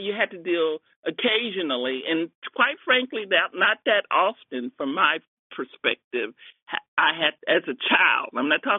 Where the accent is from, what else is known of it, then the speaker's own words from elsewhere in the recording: Texas, United States; Well, I grew up in Texas in the 50s in segregated high schools and segregated elementary schools, and went to University of Texas in nursing.